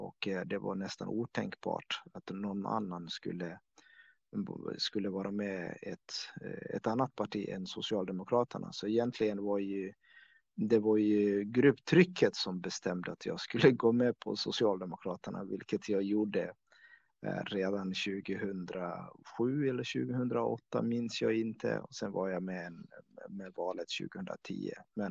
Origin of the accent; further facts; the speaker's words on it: Somalia; now in Borlänge, Sweden; jag är uppvuxen, född i Somalia och jag levde på landsbygden, vallade med djur och, på steppen helt enkelt. Och när de här områdena blev obebodliga på grund av klimatförändringen så flyttade jag och familjen därifrån till en storstad.